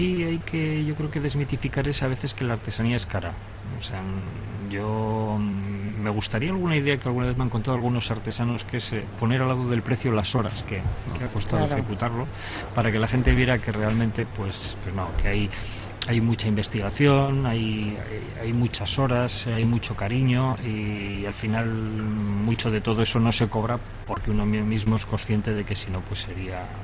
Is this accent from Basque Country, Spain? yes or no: yes; San Sebastián, Basque Country, Spain; como yo soy de Donosti, yo la quiero azul